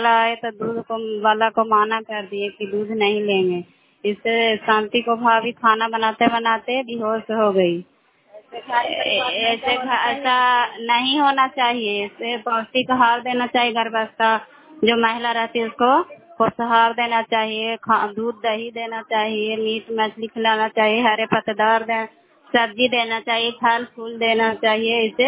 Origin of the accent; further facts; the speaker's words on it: Bihar, India; घर शाम पंचायत स्थान जिला नालंदा की निवासी हूँ।